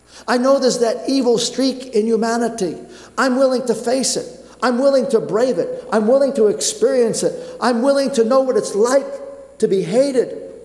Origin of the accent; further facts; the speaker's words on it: Brooklyn, New York, United States; I knew that growing up in Brooklyn, where you could actually live. We lived in an apartment house. It was a pretty good sized apartment house on Flappish Avenue. We lived on the second floor.